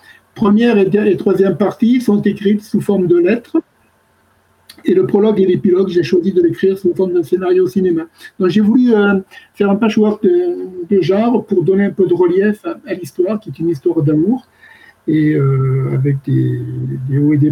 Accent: Calvisson, Occitanie, France; also born or lived in Nîmes; je suis originaire de Gard. Du Gard, je suis né à Nîmes et j'ai habité dans un petit village entre Nîmes et Sommières qui s'appelle Calvisson.

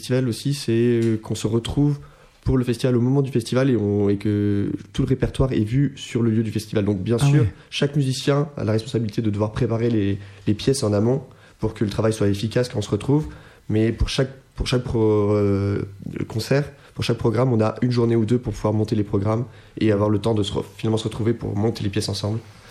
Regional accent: Bordeaux, Nouvelle-Aquitaine, France; also born or lived in Paris / Lyon / Leipzig / Salzburg; Et je viens de Bordeaux, donc j'ai commencé là-bas. Et après, je suis parti étudier à Paris, ensuite à Lyon. J'ai un peu bougé. Je suis allé après à Leipzig, en Allemagne

